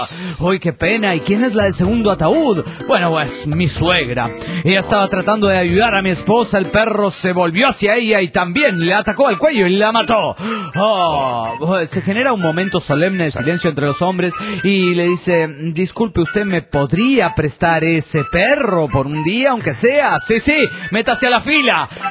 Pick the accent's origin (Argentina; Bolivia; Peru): Argentina; de Argentina.